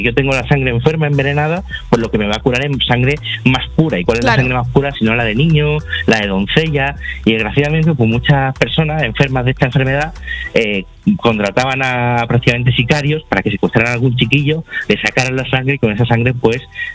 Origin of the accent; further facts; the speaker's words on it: Andalusia, Spain; El sur, yo precisamente también soy de Andalucía y tenemos una mitología súper, súper desconocida